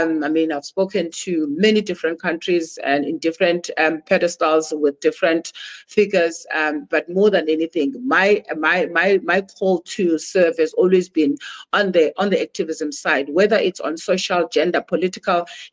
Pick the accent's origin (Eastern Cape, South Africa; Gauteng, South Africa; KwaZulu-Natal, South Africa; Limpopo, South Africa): Eastern Cape, South Africa; Bizana; I am a South African born in the a place called Bizana. It's a small town in the Eastern Cape. I grew up there, and I originally emerged from the Eastern Cape.